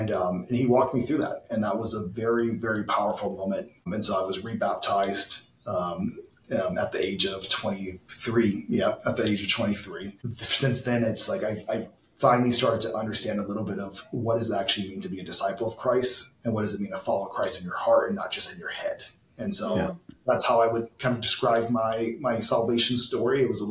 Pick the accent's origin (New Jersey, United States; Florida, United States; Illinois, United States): Illinois, United States; Chicago; my dad just sent me a video from a church sermon from the church that we grew up in Chicago